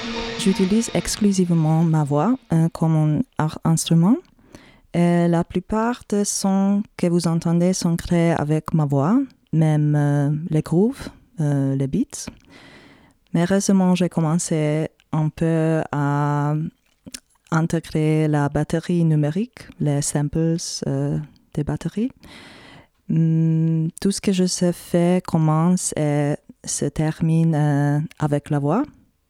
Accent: Serbia; French is a second language; now in Germany; je suis née en Serbie, mais j'ai grandi dans une famille hongroise. Et j'ai habité pour longtemps en Allemagne, mais maintenant je vis entre Berlin, Budapest et Paris.

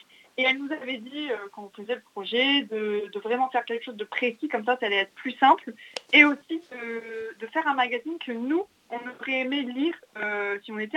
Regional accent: Paris, Île-de-France, France; born there; also born or lived in United States; je suis née sur Paris, mais j'ai vécu 10 ans aux États-Unis, et pour faire mes études, je suis repartie sur Paris.

